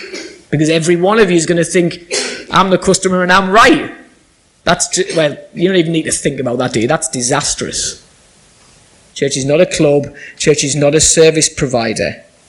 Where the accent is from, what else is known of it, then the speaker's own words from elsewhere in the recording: United Kingdom; born there; I am a British citizen. I was born in the UK. I was born to British parents. My birth was registered here.